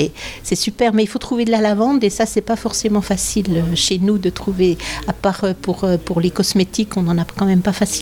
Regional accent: Besançon, Bourgogne-Franche-Comté, France; Je viens de Besançon, dans le Doubs.

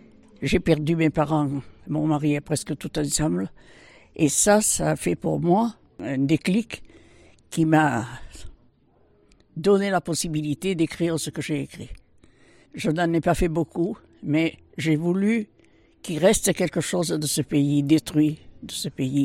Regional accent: Sainte-Croix-du-Verdon, Provence-Alpes-Côte d'Azur, France; born there; Je suis née dans la vallée de Sainte-Croix qui a été détruite par le Var, par le Verdon. Dans la maison où ma mère était née, mon grand-père était né, mon arrière-grand-père. C'était le nid de la famille.

